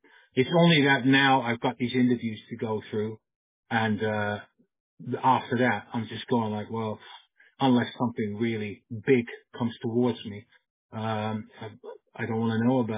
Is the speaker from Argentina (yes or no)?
no; Netherlands; moved away as an adult; also born or lived in Italy; now in London, United Kingdom; I've been in 30 years in London. I mean, I'm from the Netherlands, so and I've lived in Italy before